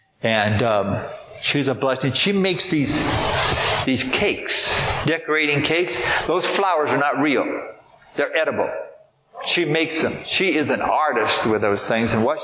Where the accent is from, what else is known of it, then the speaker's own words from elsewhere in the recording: Coffee Creek, California, United States; I grew up in Coffee Creek. Actually, we moved to Trinity County in 1963 and lived down in Ruth and Xenia.